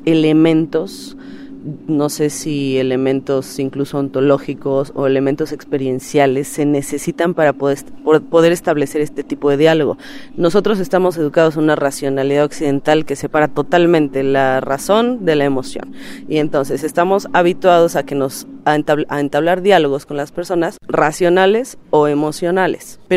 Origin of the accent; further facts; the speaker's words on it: Mexico; Yo vengo de una cultura, no sé, por ejemplo, soy mexicana